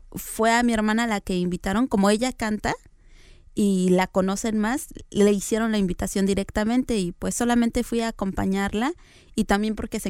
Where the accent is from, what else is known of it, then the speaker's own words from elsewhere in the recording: Tlaxiaco, Oaxaca, Mexico; Yo soy oaxaqueña. Nací en una comunidad que se llama Heroica Ciudad de Tlaxiaco, Oaxaca. Así, largo, totalmente. Uh-huh. Y pues siempre he estado ahí.